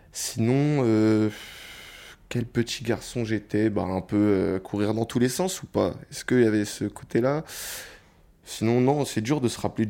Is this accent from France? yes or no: yes; Paris, Île-de-France, France; je viens de Paris et voilà, je suis un Parisien. Depuis que je suis né, j'habite dans le même appartement à Paris.